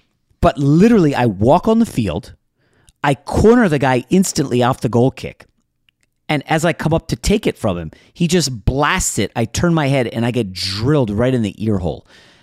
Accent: Virginia, United States; Actually lives kind of near where I grew up in Virginia right now

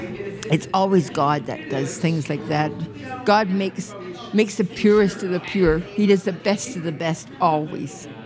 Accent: Abbotsford, British Columbia, Canada; I remember when I was probably 16, 17, they had a revival in my hometown, which was Abbotsford.

